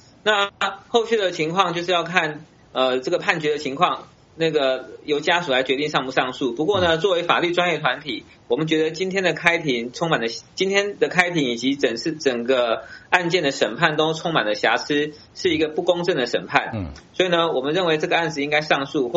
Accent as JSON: {"language": "Chinese", "country": "Taiwan", "said": "我们台湾人要旁听要向国台办申请"}